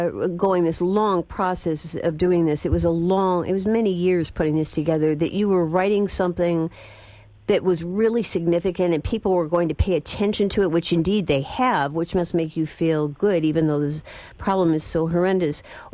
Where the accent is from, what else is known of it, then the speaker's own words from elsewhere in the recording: Chicago, Illinois, United States; now in Milwaukee, United States; When I first moved here, I'm from Chicago, so I know about those high-rises in Chicago.